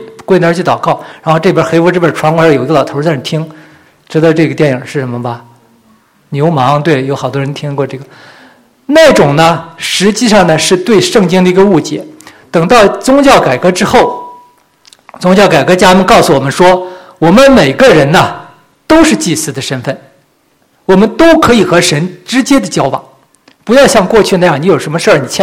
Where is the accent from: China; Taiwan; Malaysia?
China; Northeast China; accent: Northeastern Mandarin; 用我们东北话来讲，活出人味来。